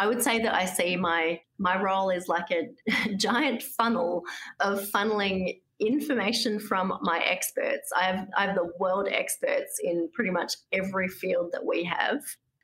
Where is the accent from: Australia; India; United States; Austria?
Australia; coincidentally as a person working in that institution, not as an Australian travelling over, it was really special.